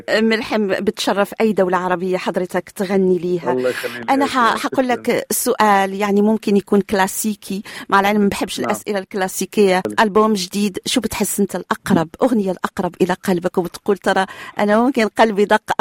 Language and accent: Arabic; Morocco; أنا من المغرب صحيح